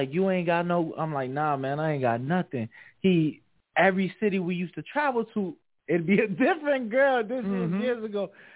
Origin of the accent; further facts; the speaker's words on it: Chicago, Illinois, United States; now in Las Vegas, United States; I'm from Chicago, bro. I'm used to East Coast Chicago women. I'm used to women that hustle.